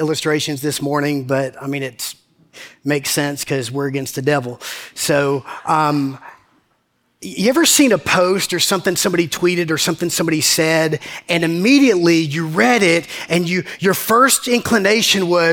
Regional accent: Macon, Georgia, United States; Ain't got no sense. I'm from Macon. That's how we say it.

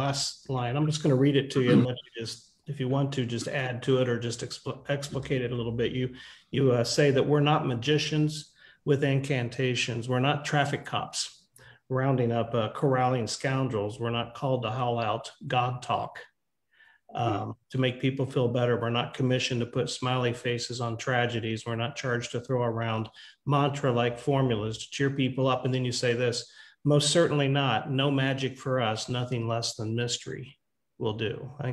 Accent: Texas, United States; There we go. I'm a Texan too.

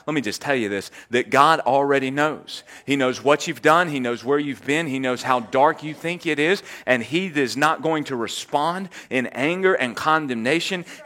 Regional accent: Ruston, Louisiana, United States; I moved back to my hometown of Ruston, caught another job in the oil field.

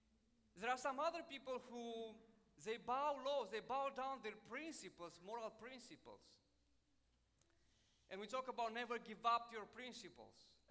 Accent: Romania; English is a second language; I want to warn you because we are from Romania, and my English will be a stumbling block for some of you.

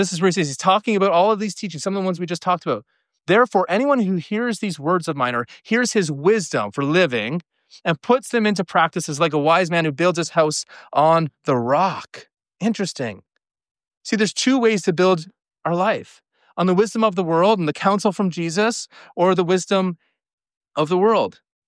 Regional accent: Newfoundland and Labrador, Canada; You know, I grew up in Newfoundland.

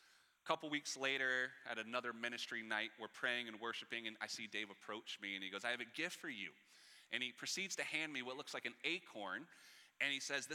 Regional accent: the South, United States; Again, I'm from the South. I feel like I say that every time I'm up here, just to remind you.

